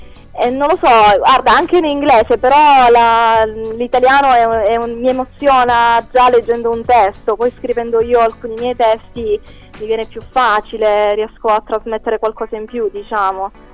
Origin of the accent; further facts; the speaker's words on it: Paola, Calabria, Italy; now in Perugia, Italy; Di Paola, provincia di Cosenza.